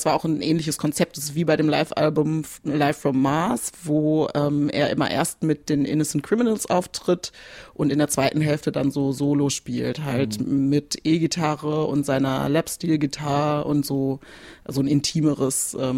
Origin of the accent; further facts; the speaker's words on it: Bielefeld, North Rhine-Westphalia, Germany; Ja, genau, Bielefeld ist meine Heimatstadt, würde ich jetzt so sagen.